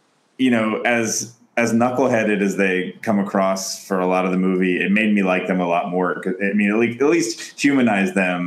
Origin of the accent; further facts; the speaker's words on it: France; I don't know if it was the same, you know, growing up in France, but that movie was on TV all the time when I was a kid.